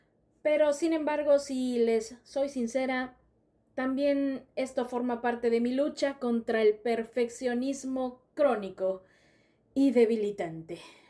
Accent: Mexico; now in South Korea; Soy una ilustradora mexicana actualmente viviendo en Corea del Sur.

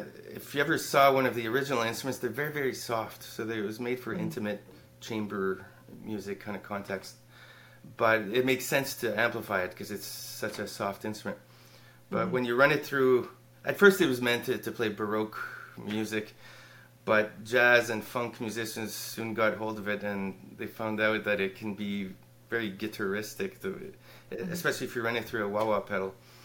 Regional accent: Sudbury, Ontario, Canada; I'm originally from Sudbury, Ontario. about 6 hours from here.

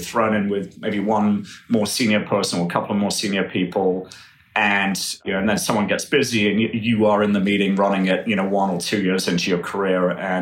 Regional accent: Norley, North West England, United Kingdom; So I grew up in the northwest of England near Liverpool and Manchester in a county called Cheshire and in a very small village in the countryside called Norley.

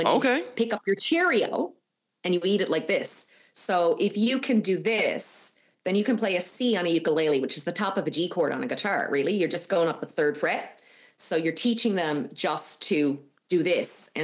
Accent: Newfoundland and Labrador, Canada; what I grew up with in Newfoundland with my parents constantly making music with me

